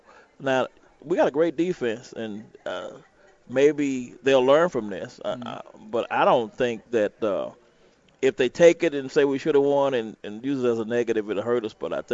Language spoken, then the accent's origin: English; Houston, Texas, United States; I'm from Houston, Texas.